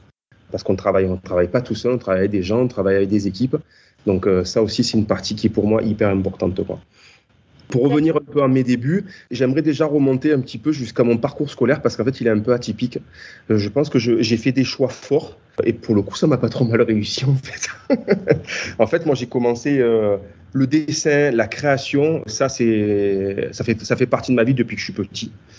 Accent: Marseille, Provence-Alpes-Côte d'Azur, France; j'ai fait ça entre Marseille et Aix parce que je suis originaire de Marseille

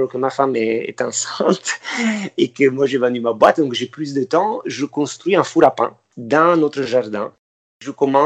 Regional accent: Campania, Italy; j'ai 40 ans, je suis originaire de la côte amalfitaine et je suis un journaliste boulanger.

